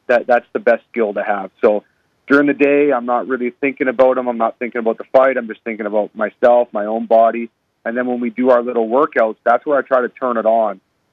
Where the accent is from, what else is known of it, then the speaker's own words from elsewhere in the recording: Calgary, Alberta, Canada; I guess I would say I'm a pretty typical Canadian. I still love my hockey. My Calgary Flames are my hometown team, so I'm always cheering for them.